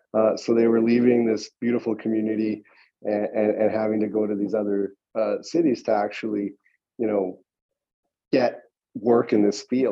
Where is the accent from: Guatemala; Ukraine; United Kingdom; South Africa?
Guatemala; now in Canada; I moved to Canada, or I moved back to Canada. So long and short is I was born in Guatemala.